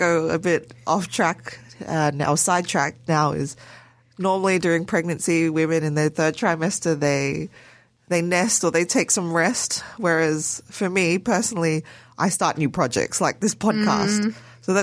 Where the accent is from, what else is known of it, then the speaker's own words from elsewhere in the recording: Solomon Islands; also born or lived in Brisbane, Australia; now in Australia; I moved over from Brisbane, where I did all of my studies. Prior to that, I was raised in the Solomon Islands, and only moved over to Australia during a time called the ethnic tension, where we were forced to move because it was unsafe anymore.